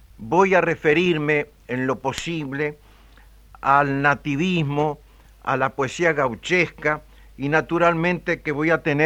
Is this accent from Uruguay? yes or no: yes; Sarandí del Yí, Durazno, Uruguay; also born or lived in Montevideo; En realidad, yo nací en Montevideo, pero pasó mi primera infancia en Sarandí del Yí